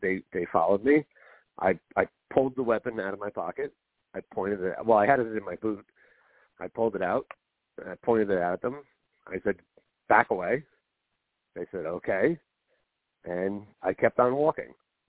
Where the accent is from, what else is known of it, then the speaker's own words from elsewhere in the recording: Irvington, New Jersey, United States; I grew up in Irvington, which is the worst town in all of New Jersey.